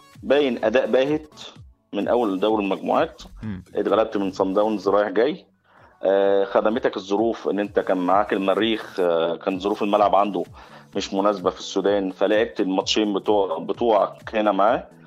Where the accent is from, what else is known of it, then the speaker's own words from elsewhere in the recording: Cairo, Cairo Governorate, Egypt; من القاهره.